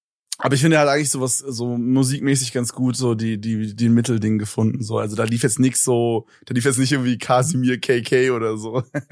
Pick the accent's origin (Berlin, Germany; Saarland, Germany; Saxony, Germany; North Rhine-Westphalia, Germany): Berlin, Germany; Ich komme so aus Berlin, wo so, keine Ahnung, wo da irgendwelche Tillys gepoppt werden von irgendwelchen Rappern.